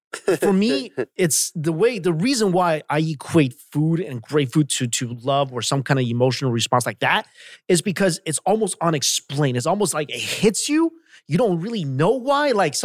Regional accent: New York, United States; I'm from New York and I went to Italy for pizza.

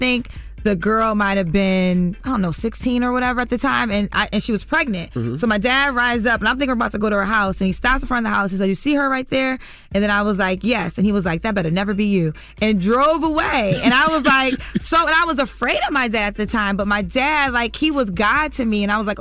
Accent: Connecticut, United States; Like, my father, I'm from Connecticut

